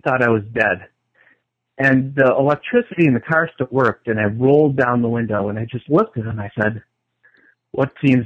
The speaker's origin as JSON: {"language": "English", "town": "Detroit", "region": "Michigan", "country": "United States", "tie": "born there", "said": "Yeah, well, I was born in Detroit, Michigan, in Metro Detroit, and I was baptized a Catholic."}